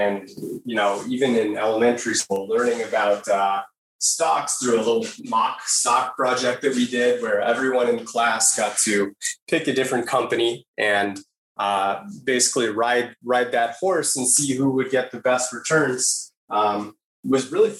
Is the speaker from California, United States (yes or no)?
yes; Los Angeles, California, United States; Yeah, I'm from Los Angeles, California, here in the US.